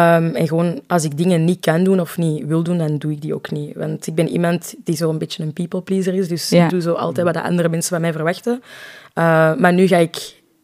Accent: DR Congo; Of zo Congolese TikToks, omdat ik van Congo ben.

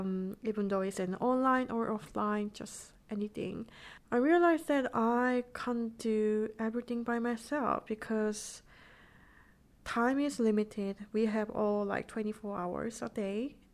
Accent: South Korea; English is a second language; because growing up in Korea, I didn't have any chance to write something about my thoughts.

